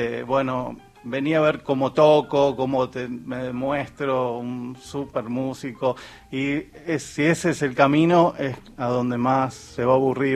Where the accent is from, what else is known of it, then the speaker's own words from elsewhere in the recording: Rosario, Santa Fe, Argentina; also born or lived in Venado Tuerto; now in Buenos Aires, Argentina; Soy rosarino, viví en Venado Tuerto, más que en Rosario, y después me fui al exterior. Así que toda mi infancia la pasé de un lado al otro. Y ya en Buenos Aires estoy hace muchos años, desde los 13 años, 14, que ya vivo acá.